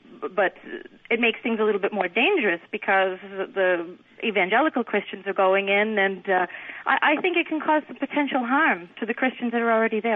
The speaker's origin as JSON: {"language": "English", "country": "United States", "said": "Yes, I do. Yeah, and I'm American."}